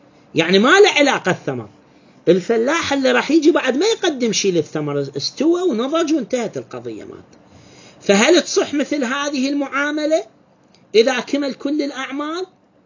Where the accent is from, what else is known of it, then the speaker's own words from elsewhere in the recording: Iraq; فد مصطلح عندنا بالعراق، بالفرات الأوسط